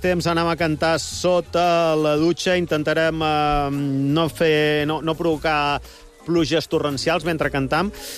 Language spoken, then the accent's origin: Catalan; France; accent: French; Catalan is a second language; el meu accent francès